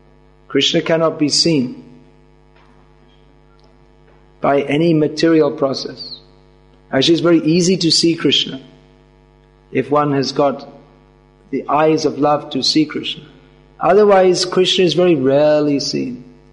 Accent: United Kingdom; So we are proud, or just I'm from Britain.

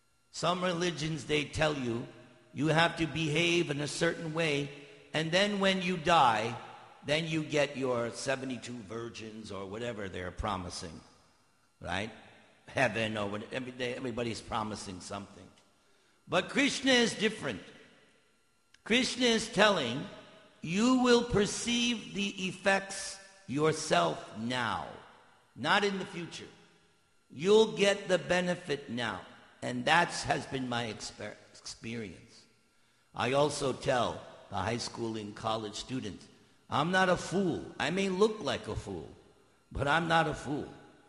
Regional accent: New York, United States; I was born here in America. I'm from New York.

